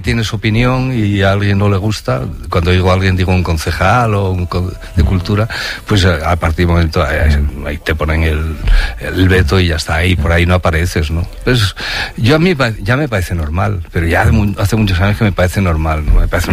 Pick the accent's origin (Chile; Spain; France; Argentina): Spain; Asturias; Yo fui a recoger en Asturias, me dan muchos premios, uno que me dieron, en mi pueblo además